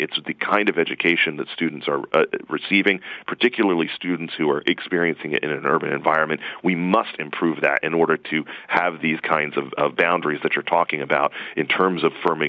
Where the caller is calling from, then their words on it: Washington, District of Columbia, United States; For instance, I'm joining you from Washington, D.C. today